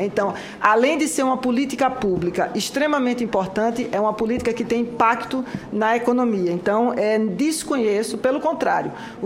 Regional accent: Northeast Region, Brazil; nós somos da mesma região, nós somos do Nordeste

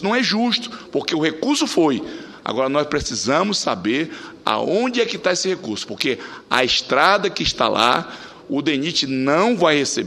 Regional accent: Acre, Brazil; as pessoas me conhecem, nasci e me criei no Acre

